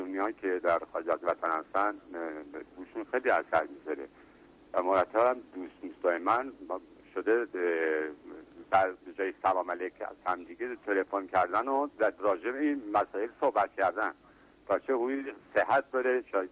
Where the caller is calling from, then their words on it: France; از فرانسه هستم.